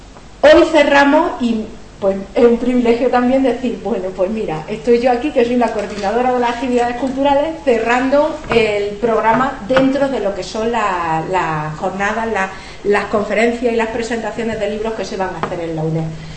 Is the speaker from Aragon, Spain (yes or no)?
no; Linares, Andalusia, Spain; yo no me quedo sin preguntarle, como soy de Linares